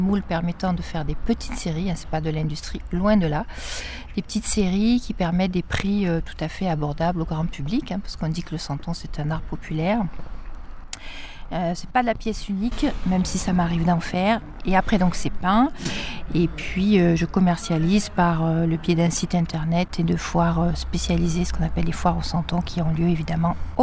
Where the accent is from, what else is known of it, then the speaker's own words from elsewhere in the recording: Marseille, Provence-Alpes-Côte d'Azur, France; moved away; Donc on est marseillais d'origine, hein. J'ai perdu l'accent, je sais, mais voilà. Et je suis venue m'installer dans le Die Wa en 86